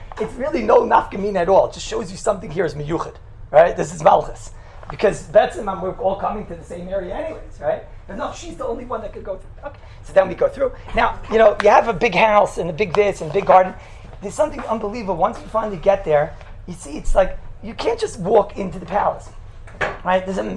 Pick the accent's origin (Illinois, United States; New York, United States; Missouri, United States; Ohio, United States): New York, United States; No, sorry, man, I'm from New York.